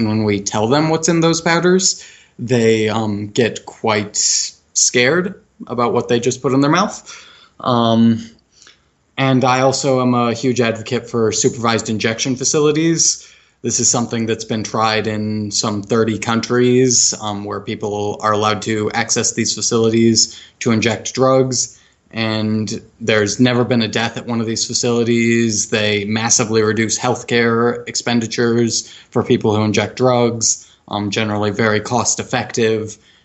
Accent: Arizona, United States; I grew up in Arizona, actually, and Arizona has some very regressive laws.

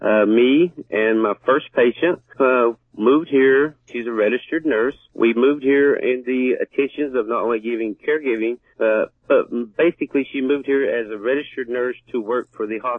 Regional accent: East Coast, United States; I was her caregiver in where we came from. We came from the East Coast.

